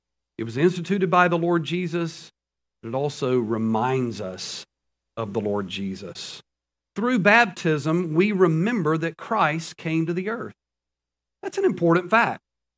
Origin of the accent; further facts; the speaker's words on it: the South, United States; I'd grown up in the South. I'm a Southern boy, growing up in the South, loved the South.